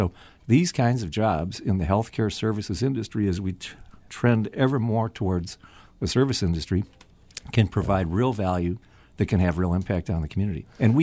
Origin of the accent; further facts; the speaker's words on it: Detroit, Michigan, United States; Detroit, 7 miles in Southfield, Henry Ford High School.